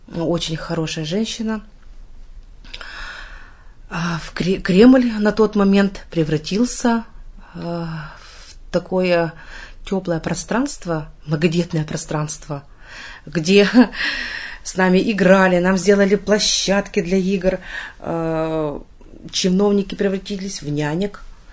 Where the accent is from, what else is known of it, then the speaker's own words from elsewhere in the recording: Krasnoufimsk, Sverdlovsk Oblast, Russia; Вот я же говорю, я родом из Красноуфимска.